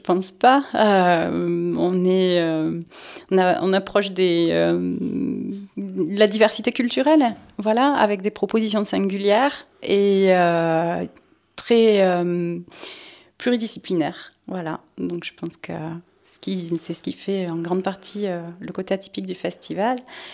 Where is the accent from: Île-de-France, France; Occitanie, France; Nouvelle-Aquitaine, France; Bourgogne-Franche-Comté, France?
Nouvelle-Aquitaine, France; Coimères; je suis originaire du Sud Gironde, j'ai grandi à Coimère, voilà. Enfant du pays, donc ma scolarité en grande partie à Bazas, avant de partir, mais pas trop loin, sur Bordeaux, faire mes études.